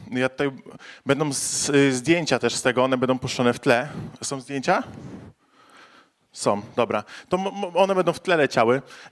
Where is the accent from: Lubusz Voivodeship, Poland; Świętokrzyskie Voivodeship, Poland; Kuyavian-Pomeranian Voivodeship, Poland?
Lubusz Voivodeship, Poland; Zielona Góra; mam 29 lat, jestem z Zielonej Góry, z Kościoła Bez Ścian od Marka Majewskiego.